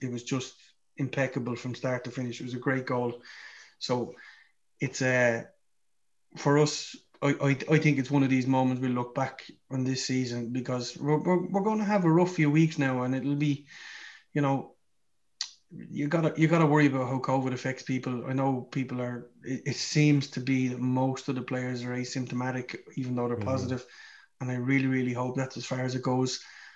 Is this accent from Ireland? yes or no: yes; Ireland; we've spoken so many times, we're Irish.